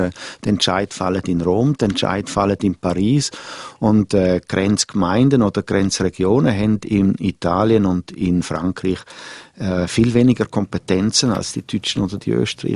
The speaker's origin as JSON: {"language": "German", "country": "Switzerland", "said": "als Schweizer"}